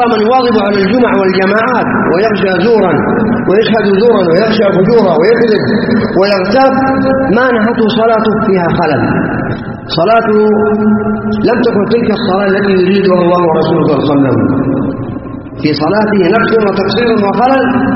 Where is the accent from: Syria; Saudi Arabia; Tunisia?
Saudi Arabia; على ما نعيش في بلادنا السعودية من أمن واستقرار وهدوء واطمئنان